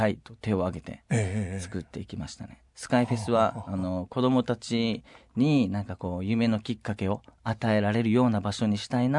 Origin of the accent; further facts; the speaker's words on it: Uruma, Okinawa, Japan; 結構まあ僕たち地元沖縄でうるま市っていうところに住んでいて